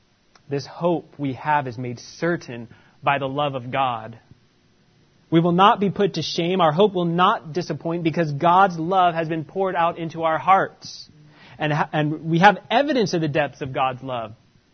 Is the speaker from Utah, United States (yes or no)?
yes; Utah, United States; when I was talking about where I grew up in Utah, and I got to know the Mormon culture very well.